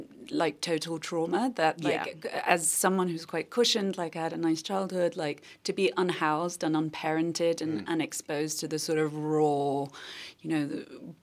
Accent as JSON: {"language": "English", "town": "York", "region": "Yorkshire and the Humber", "country": "United Kingdom", "tie": "born or raised there", "also_born_or_lived": "Liverpool / Hong Kong", "moved": "yes", "said": "I was born in Liverpool, and then I grew up in York, so in the north of England, and then we lived in a suburb outside of York, which is very like lovely, beautiful medieval city in the north. But I lived in a sort of pretty working class suburb"}